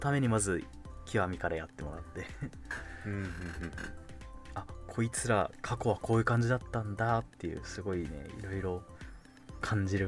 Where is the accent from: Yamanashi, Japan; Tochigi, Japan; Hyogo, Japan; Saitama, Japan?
Yamanashi, Japan; 結構あの山梨に観光に来た人が、まあ、その温泉地行くって話をよくするんですけど